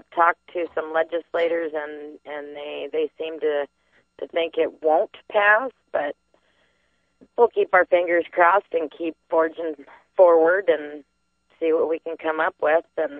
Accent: Colorado, United States; I come from Colorado

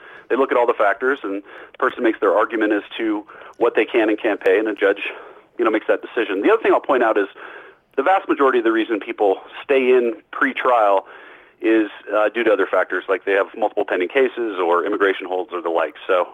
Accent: Colorado, United States; I live in my home state of Colorado

